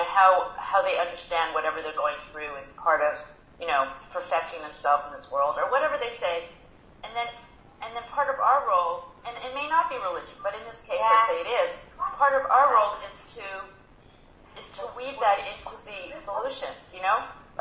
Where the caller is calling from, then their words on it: Passaic, New Jersey, United States; I'm calling in from Passaic.